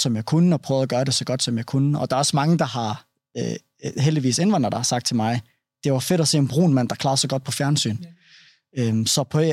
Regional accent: Brabrand, Central Denmark Region, Denmark; at jeg er fra Brabrand

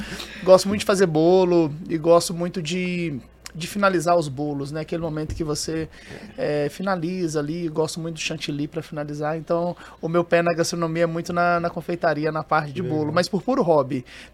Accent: Minas Gerais, Brazil; eu sou de Minas Gerais, né? Uhum. E eu vejo com um lugar de fala como que o meu estado de origem é um estado racista. E eu falo isso, eu sou mineiro, vivi na pele

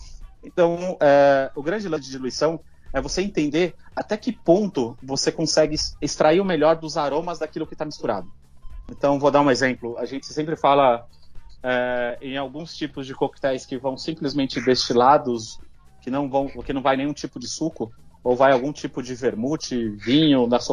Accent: Spain; Eu cresci na Espanha, tá ligado? Então também muita palavra espanhola.

